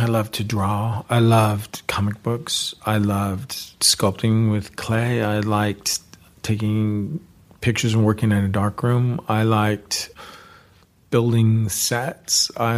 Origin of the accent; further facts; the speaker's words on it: California, United States; So growing up in the Bay Area, you know, these were the people that were around.